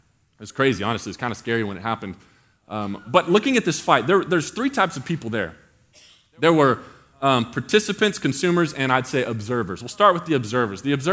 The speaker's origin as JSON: {"language": "English", "town": "Mesquite", "region": "Texas", "country": "United States", "tie": "born or raised there", "said": "Mesquite, Texas, which is my hometown, which is essentially Dallas."}